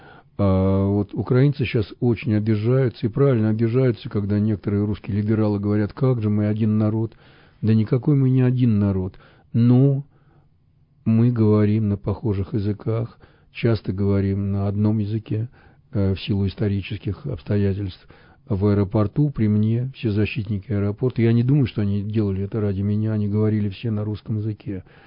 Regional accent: Moscow, Russia; born there; Ну, я родился в Москве давным-давно. Еще в Советском Союзе.

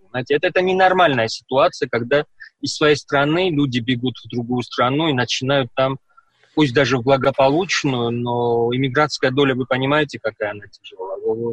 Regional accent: Georgia; мы, грузины, очень привязаны к своей Грузии. Мы хотим там жить, и мы хотим быть хозяевами в нашей стране.

